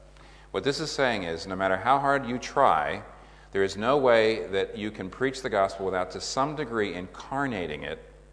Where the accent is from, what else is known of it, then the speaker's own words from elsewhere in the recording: United States; I know that to some degree I've over-adapted my Christianity to my Americanness.